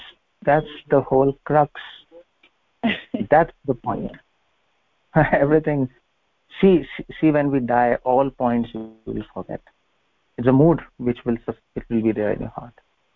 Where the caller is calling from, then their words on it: Badrikashram, Uttarakhand, India; Yes, yes, I'm speaking from Badrikashram.